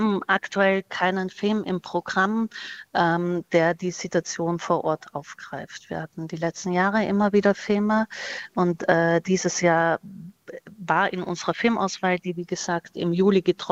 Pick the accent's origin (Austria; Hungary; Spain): Austria; now in Germany; ich selber bin Österreicherin und in einer sehr sicheren, heilen Welt aufgewachsen